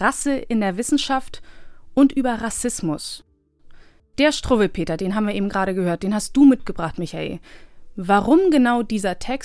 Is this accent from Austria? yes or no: no; Bosnia & Herzegovina; Also ich bin aus Bosnien